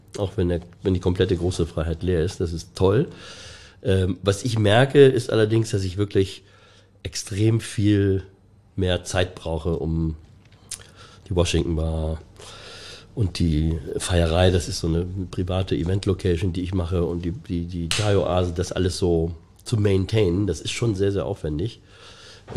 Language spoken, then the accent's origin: German; Osdorf, Hamburg, Germany; In meiner Kindheit, in meiner Jugend bin ich in Osdorf mit meiner Familie. Und ich bin kurz nach der Schule, beziehungsweise während der Ausbildungszeit, bin ich nach Altona gezogen, nach Ottensen. Und seitdem lebe ich da.